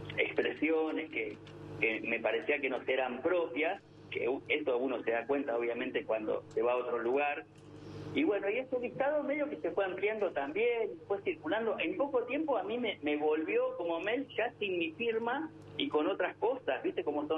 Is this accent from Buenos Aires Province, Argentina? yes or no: yes; Bahía Blanca, Buenos Aires Province, Argentina; Tenemos algunas particularidades muy gauchitas, para decirlo en bahiense también.